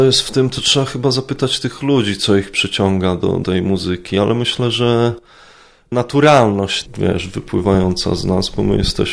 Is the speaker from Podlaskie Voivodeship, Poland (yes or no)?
yes; Sejny, Podlaskie Voivodeship, Poland; Ja pochodzę z takiego małego miasteczka na Suwalszczyźnie, które nazywa się Sejny. Blisko granicy z Litwą to są tereny przygraniczne, piękne jeziora, lasy, natura